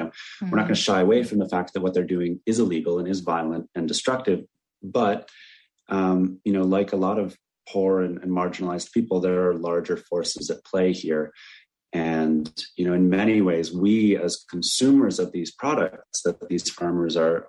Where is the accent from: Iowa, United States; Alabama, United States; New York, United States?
New York, United States; I'm American. I'm a white man from New York